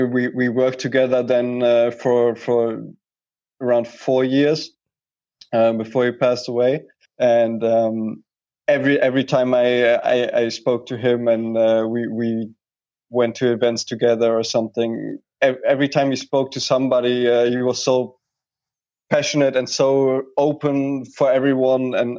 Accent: Germany; English is a second language; I'm originally from Germany. So I grew up under prohibition

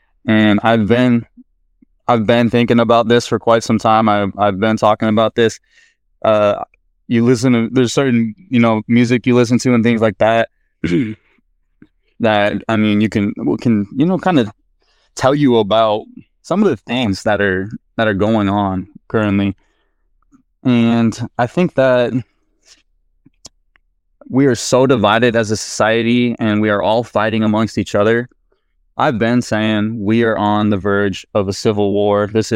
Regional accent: Washington, United States; So first off, I want to say I am from Washington State, and we do not pay a state tax

